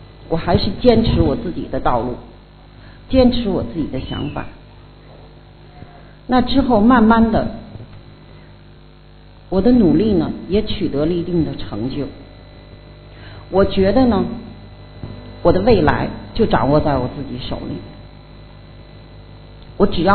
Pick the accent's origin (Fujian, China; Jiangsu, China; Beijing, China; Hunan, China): Beijing, China; 我是出生在一个没有基督徒的家庭，我是来自北京，在我的周围我从来就没见过基督徒。原来我呢在北京的时候